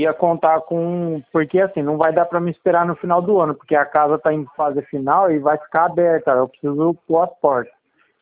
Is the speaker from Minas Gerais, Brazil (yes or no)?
no; Ribeirão Preto, São Paulo, Brazil; Eu sou de Ribeirão Preto, trabalho na USP.